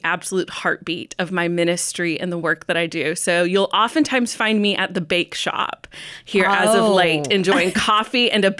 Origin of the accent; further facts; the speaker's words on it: Texas, United States; now in Williamsburg, United States; So I'm originally from Texas, but have found myself here in Virginia for the past 6+ years.